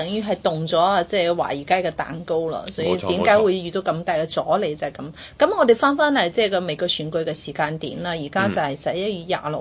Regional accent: Hong Kong; 即係我哋香港人都好熟悉嘅

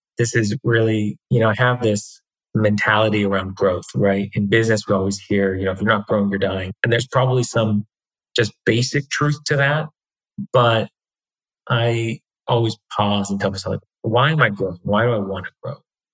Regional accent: Durham, North Carolina, United States; hey, I'm from Durham. I'm going to tell you how to do affordable housing in Wilmington.

